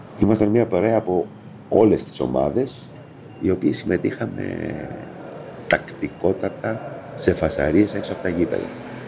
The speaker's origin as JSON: {"language": "Greek", "town": "Athens", "region": "Attica", "country": "Greece", "said": "με αποτέλεσμα να είμαι Αθηναίος με ομάδα από τη Θεσσαλονίκη"}